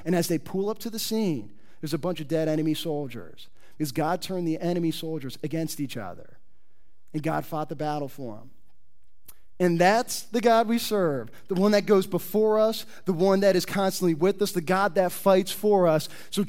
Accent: Indianapolis, Indiana, United States; So I'm a city kid. I grew up in Indianapolis, if you don't know.

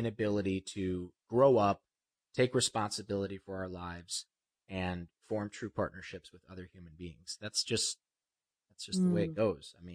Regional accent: Ohio, United States; now in Malibu, United States; I'm from Ohio.

